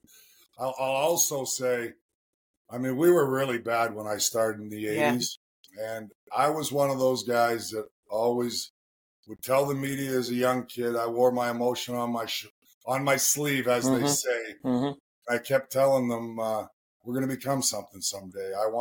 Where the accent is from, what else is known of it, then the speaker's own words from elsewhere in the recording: Edmonton, Alberta, Canada; I grew up in Edmonton, and the draft was in Montreal, 2-hour time difference.